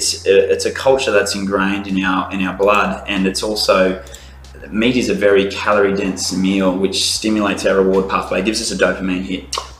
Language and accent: English; Maclean, New South Wales, Australia; So I grew up in the country to start with. I grew up in McLean, northern New South Wales, Scottish town of Australia.